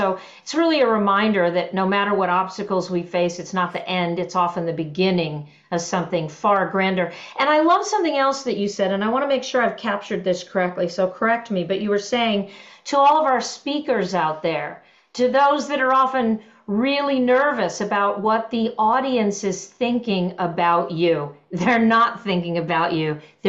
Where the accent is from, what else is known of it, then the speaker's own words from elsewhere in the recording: Santa Monica, California, United States; born there; I was born in Santa Monica. That's home ground for me.